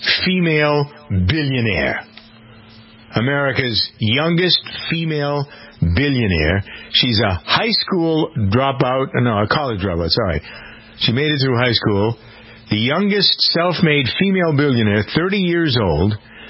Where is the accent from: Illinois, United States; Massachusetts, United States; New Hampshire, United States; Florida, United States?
Massachusetts, United States; Framingham; I come from Framingham, Massachusetts